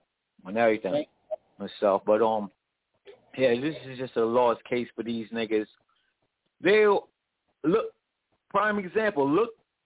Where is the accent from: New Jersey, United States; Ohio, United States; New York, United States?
New York, United States; New York City; now in Virginia Beach, United States; I'm from New York City, but in Virginia Beach. I've been out here since 08. And I see a whole bunch of New Yorkers out here.